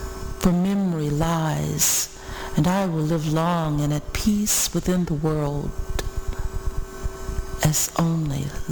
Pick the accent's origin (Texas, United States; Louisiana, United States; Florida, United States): Louisiana, United States; New Orleans; now in Scotch Plains, United States; I grew up in New Orleans, Louisiana, and presently live in Scotch Plains, New Jersey.